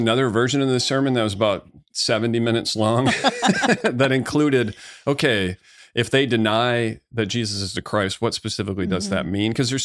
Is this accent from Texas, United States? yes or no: no; Lowell, Massachusetts, United States; I feel that I'm more Lowell than most Lowell people because I come from a very blue-collar family. You know, it was all trucks and camo and hunting and NASCAR.